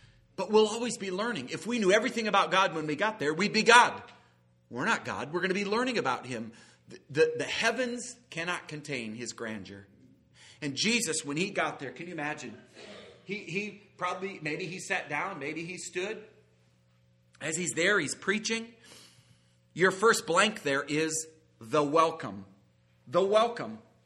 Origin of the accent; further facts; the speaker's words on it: Iowa, United States; Billy Sunday from the great state of Iowa. I'm from Iowa.